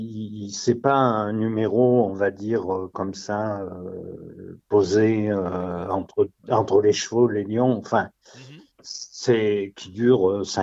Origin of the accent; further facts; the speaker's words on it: Limoges, Nouvelle-Aquitaine, France; born there; Toute ma famille est du Puy, et moi, par accident, je suis né à Limoges, mais vraiment par accident